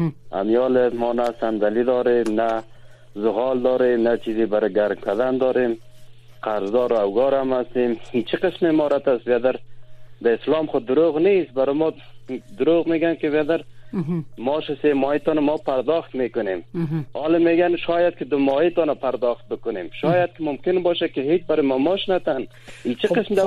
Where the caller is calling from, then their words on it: Kabul, Afghanistan; بله از کابل هستم